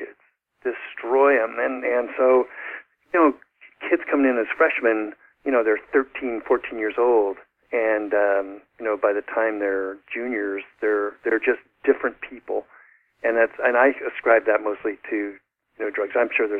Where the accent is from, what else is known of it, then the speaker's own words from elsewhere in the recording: San Francisco, California, United States; And I grew up in San Francisco and went to high school